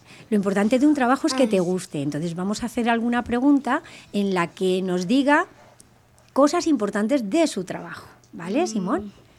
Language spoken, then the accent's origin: Spanish; Madrid, Community of Madrid, Spain; Bueno, que somos de Madrid, ¿no?